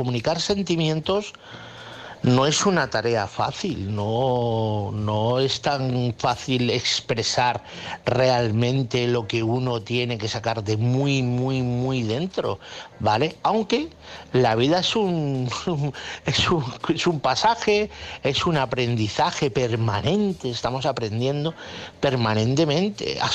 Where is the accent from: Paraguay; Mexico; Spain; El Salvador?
Spain; Toledo, Castilla-La Mancha; Hola, buenas noches, Álvaro. … de Toledo.